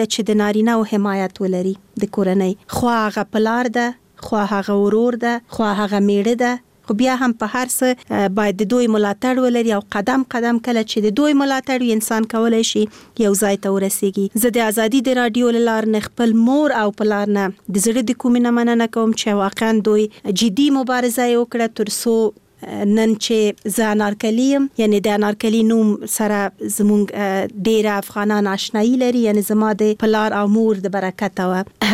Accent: Kabul, Afghanistan; born there; زه د اصلا پلار مې د خوست ده مور مې د پکتیا ده او زه په خپله کابل کې زیږیدلی یم خو په هر صورت د خوست ایل کېږم

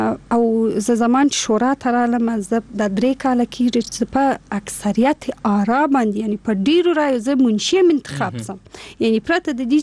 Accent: Afghanistan; زه افغان یم او موږ ټول یو افغان یم

